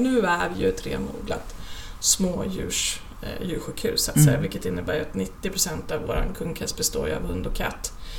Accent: Rumby, Sweden; Och från början så var det här en klinik som fanns hemma i nedervåningen på vårt hus då, hemma i Rumby 1975.

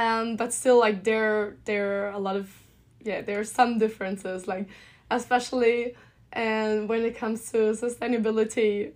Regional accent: Heidenheim, Baden-Württemberg, Germany; I'm 21 years old. I grew up in Heidenheim, which is in a very small city in the southern part of Germany, which is like Heidenheim is located between Stuttgart and Munich.

